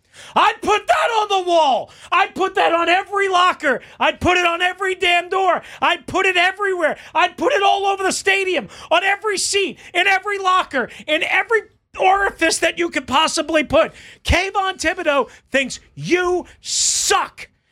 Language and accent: English; New York, United States; I grew up on Long Island watching the Giants and the Redskins go at it